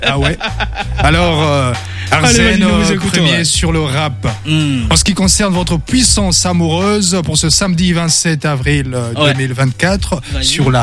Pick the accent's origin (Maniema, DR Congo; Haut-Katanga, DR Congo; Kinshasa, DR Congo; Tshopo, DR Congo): Kinshasa, DR Congo; comme on dit chez nous à Kinshasa, parce que moi je suis congolais